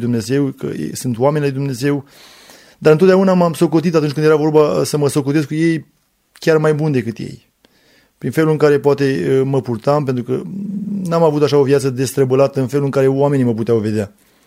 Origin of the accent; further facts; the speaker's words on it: Țăndărei, Ialomița County, Romania; now in Fetești, Romania; am 40 de ani, sunt originar din Țăndărei, județul Ialomița, și de peste 20 ceva de ani ne-am mutat în Fetești, un oraș apropiat de Țăndărei.